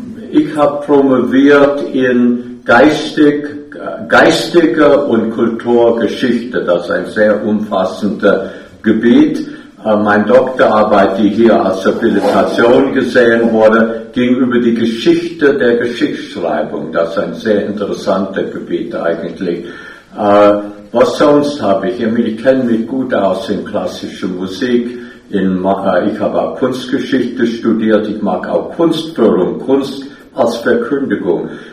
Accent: New York, United States; Und dann bin ich in die New York-Gegend erzogen worden, ja.

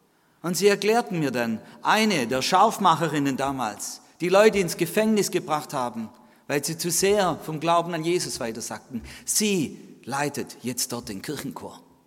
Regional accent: Stuttgart, Baden-Württemberg, Germany; ich komme aus dem Großraum Stuttgart, auch aus einer sehr fruchtbaren Gegend, genannt die Filder, es kommt von Felder.

